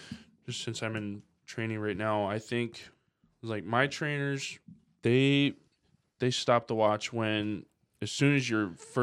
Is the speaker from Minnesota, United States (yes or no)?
yes; Osseo, Minnesota, United States; I'm from Osseo, Minnesota, even though I'm listed as from Maple Grove. I literally live on the border.